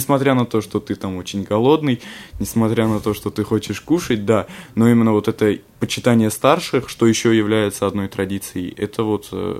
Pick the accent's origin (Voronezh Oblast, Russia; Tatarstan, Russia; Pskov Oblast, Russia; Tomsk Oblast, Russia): Tomsk Oblast, Russia; Tomsk; Да, в Томске.